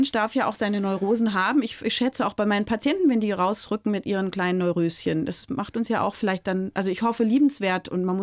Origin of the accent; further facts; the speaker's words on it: Berlin, Germany; Ich komme ja aus Berlin